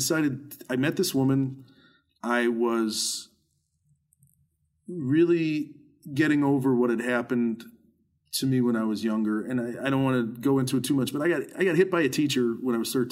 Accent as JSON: {"language": "English", "town": "Chicago", "region": "Illinois", "country": "United States", "said": "But I think the best thing for me was leaving it all because I'm as a Chicagoan, I tend to have an affinity for dive bars."}